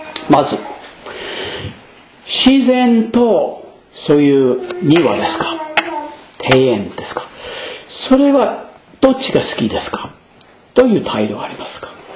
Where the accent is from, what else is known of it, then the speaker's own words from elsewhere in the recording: United States; Japanese is a second language; now in Japan; 私はアメリカ人は